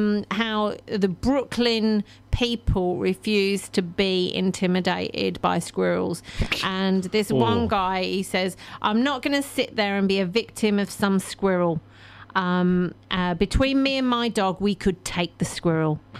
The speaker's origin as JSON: {"language": "English", "region": "England", "country": "United Kingdom", "tie": "born or raised there", "said": "Now, when we were growing up in England, many, many years ago"}